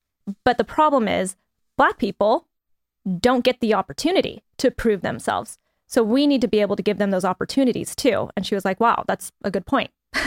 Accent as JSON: {"language": "English", "region": "New Mexico", "country": "United States", "tie": "born or raised there", "lives_now": "Los Angeles, United States", "said": "I grew up in New Mexico, wherever it's actually predominantly Latino"}